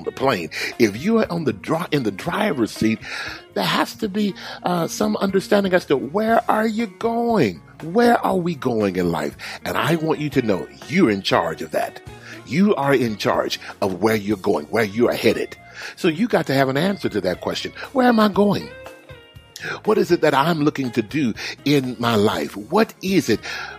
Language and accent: English; Houston, Texas, United States; And I forgot how hot it gets in Houston. Now, that's my hometown, and I love Houston.